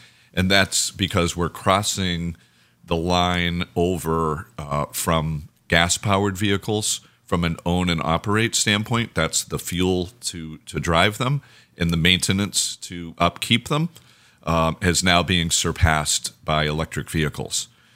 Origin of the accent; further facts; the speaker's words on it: Massachusetts, United States; I'm from the Northeast, up in the Massachusetts area.